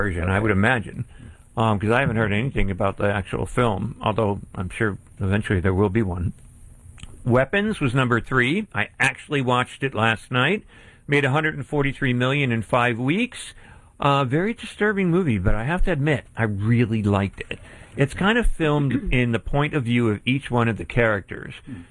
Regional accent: Pennsylvania, United States; And not only because it happened in my hometown. And it's based on true, real facts. That even made it more scary in terms of that it happened in my area, up in Pennsylvania, actually.

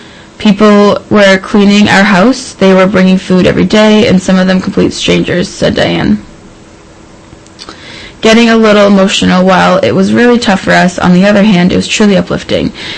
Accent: Reading, Massachusetts, United States; We were living in New York, and I grew up in Reading.

